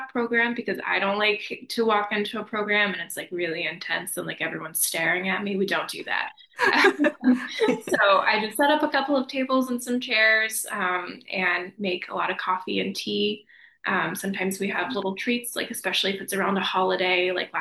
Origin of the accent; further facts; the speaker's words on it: the South, United States; It was so cold. I'm from the South. I was not ready for winter here.